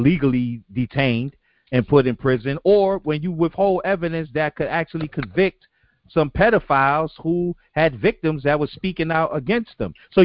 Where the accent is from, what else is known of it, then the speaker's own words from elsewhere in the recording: Kenya; now in United States; I am Kenyan American. And it makes sense. I am an American citizen, but I'm from Kenya.